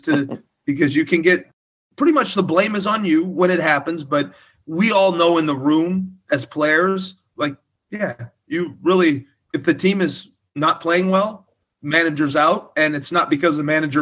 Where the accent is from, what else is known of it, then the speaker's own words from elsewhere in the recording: Illinois, United States; And I am about as green as they get, right? Growing up in Southern Illinois.